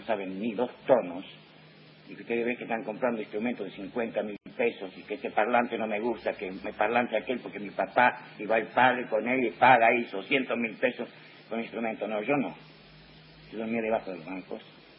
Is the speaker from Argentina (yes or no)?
yes; Chaco, Argentina; born there